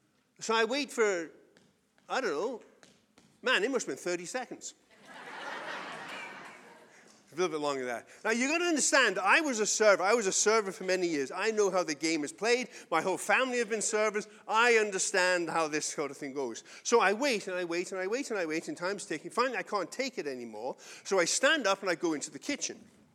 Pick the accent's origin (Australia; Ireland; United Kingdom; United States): United Kingdom; England; Then I realize I'm English.